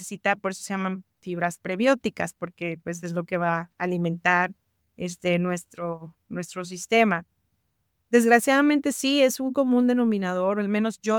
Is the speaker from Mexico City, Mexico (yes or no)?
no; Tampico, Tamaulipas, Mexico; yo soy de Tampico, de una ciudad chiquita en el sur, perdón, en el norte, en el Golfo de México, y hay muchos moscos.